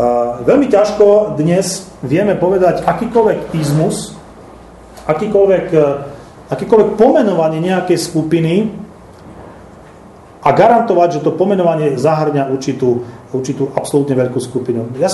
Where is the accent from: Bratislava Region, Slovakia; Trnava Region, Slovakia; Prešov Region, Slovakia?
Prešov Region, Slovakia; Prešov; Ja som z Prešova. Prešov je na 97% slovenský.